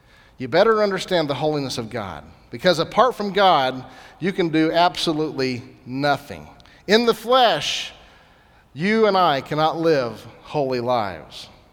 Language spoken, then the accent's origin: English; Missouri, United States; Growing up in Southwest Missouri, we had probably the best swimming hole of anywhere in the state of Missouri.